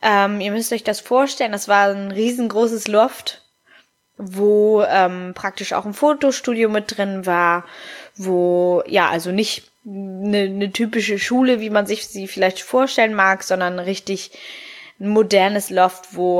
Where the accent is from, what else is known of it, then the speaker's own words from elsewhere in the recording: Hamburg, Germany; ich bin 29 Jahre alt, ich komme aus Hamburg, ich bin durch meinen Vater, der halb Italiener und halb Argentiner ist, und meine Mama Deutsch, eine gute Mischung aus den dreien und bin aber hier in Hamburg geboren